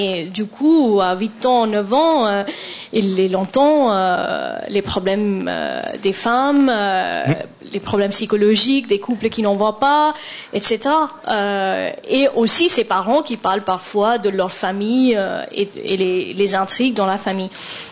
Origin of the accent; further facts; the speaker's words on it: India; moi, je suis née en Inde, j'ai grandi en Inde